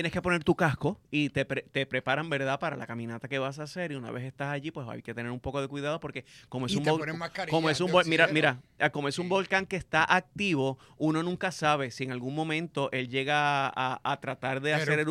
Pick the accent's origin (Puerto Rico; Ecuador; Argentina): Puerto Rico; Como puertorriqueños al fin teníamos que saber qué era lo que estaba pasando